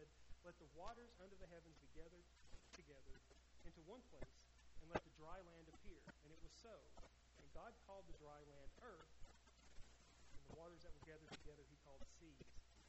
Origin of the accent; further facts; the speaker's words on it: Chattanooga, Tennessee, United States; Growing up in Chattanooga, Tennessee, there were too many lights on there.